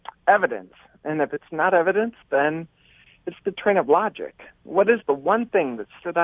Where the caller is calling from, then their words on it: Miami, Florida, United States; I'm calling from Miami, Florida